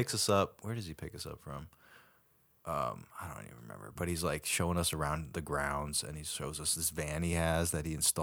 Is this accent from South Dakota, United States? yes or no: no; Seattle, Washington, United States; I grew up in the West Coast a little bit, like 7 years in Seattle.